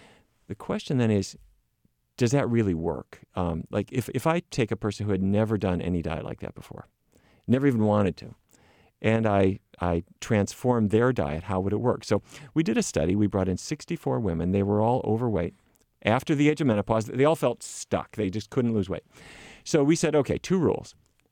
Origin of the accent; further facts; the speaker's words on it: Fargo, North Dakota, United States; I grew up in Fargo, North Dakota, come from a cattle ranching family, eating 100% the wrong things.